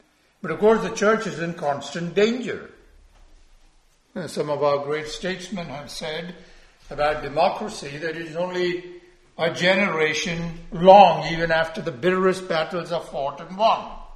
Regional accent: India; moved away; When I was growing up in India, we went to an English Catholic school. They had the best schools.

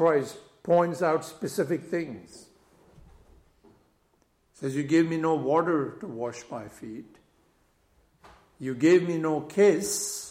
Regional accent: India; I remember growing up in India

